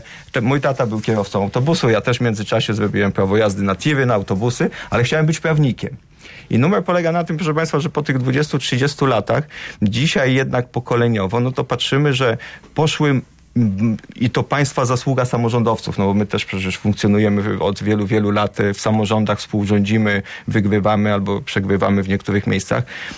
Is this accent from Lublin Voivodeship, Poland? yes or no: yes; Konkolewnica, Lublin Voivodeship, Poland; born there; Urodziłem się na wsi, gmina Konkolewnica, powiat Radzyński. To jest, dzisiaj jesteśmy północny zachód, a to jest południowy wschód.